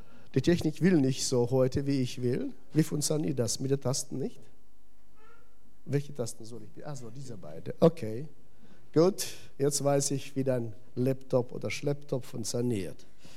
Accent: Kazakhstan; German is a second language; now in Germany; ich komme aus Kasachstan

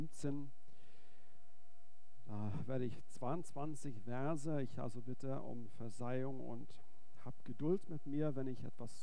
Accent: Sweden; sondern ich bin ursprünglich Schwede

